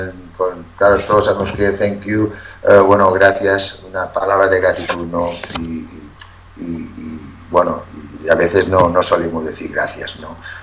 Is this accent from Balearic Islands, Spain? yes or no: yes; Cala Rajada, Balearic Islands, Spain; el día de Nochevieja estoy aquí en mi pueblo, en Cala Rajada, que estamos más para el norte, en la costa de Llevant, de Mallorca